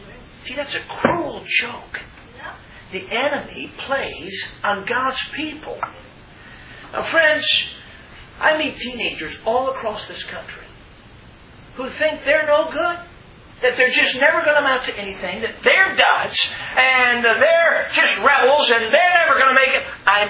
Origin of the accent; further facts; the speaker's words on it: Chicago, Illinois, United States; Well, you know, I grew up in Chicago. I don't know anything about living out in the country.